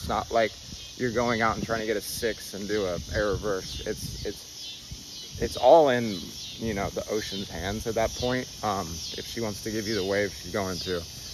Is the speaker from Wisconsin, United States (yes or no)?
no; North Carolina, United States; It doesn't matter that we're from North Carolina and the waves are 2 feet every day.